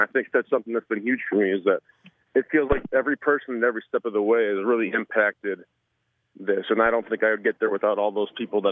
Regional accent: Kewaunee, Wisconsin, United States; And, you know, I'm from Kewaunee, so, like, I used to leave my keys in the ignition in my car in high

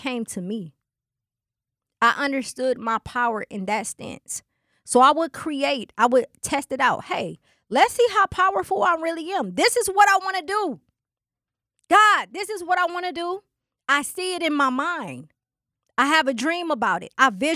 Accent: Milwaukee, Wisconsin, United States; I'm from Milwaukee, right? Milwaukee is fly, especially in the era that I grew up in. Born in the 80s, raised in the 90s, baby, we fly.

